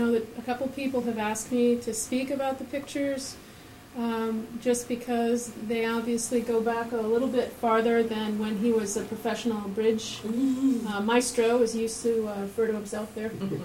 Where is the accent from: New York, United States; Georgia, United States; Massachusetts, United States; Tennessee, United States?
New York, United States; Ardsley; We grew up in Ardsley, New York, which is a very small suburb of New York City in Westchester County. It's about 20, 25 minutes north of the city